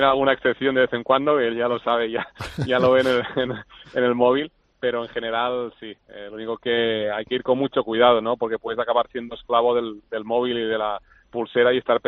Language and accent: Spanish; Catalonia, Spain; yo como deportista catalán, español, que lleva 2 Juegos Olímpicos